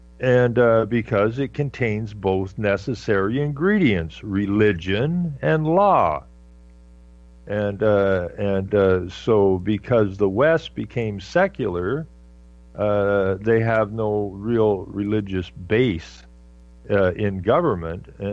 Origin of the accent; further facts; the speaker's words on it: Canada; I'm from Canada, I'm a Canadian, and you're a Turk